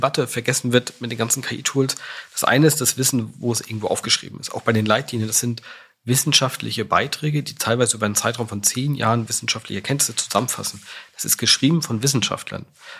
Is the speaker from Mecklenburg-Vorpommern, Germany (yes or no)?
yes; Rostock, Mecklenburg-Vorpommern, Germany; Ja, genau.